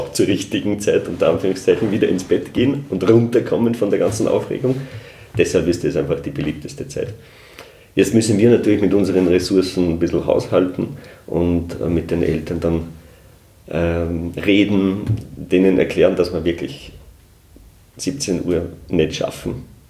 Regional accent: Upper Austria, Austria; ich komme ja aus dem Hausruckviertel, da gibt es die Berchten nicht.

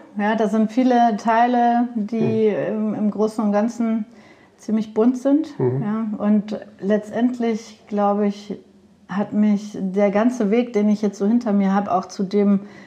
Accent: Bochum, North Rhine-Westphalia, Germany; born there; now in Lindau, Germany; Geboren bin ich im Pott. In Bochum.

